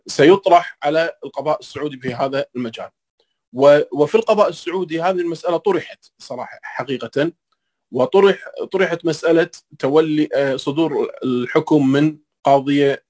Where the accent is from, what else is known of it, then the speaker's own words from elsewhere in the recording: Kuwait; سواء عندنا في الكويت أمام محاكمنا أو في الدول التي تطبق الشريعة الإسلامية